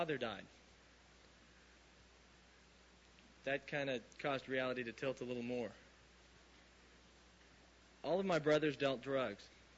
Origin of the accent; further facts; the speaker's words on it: Norman, Oklahoma, United States; I was born and raised here in Norman. I was born in 1970, and I'm really old.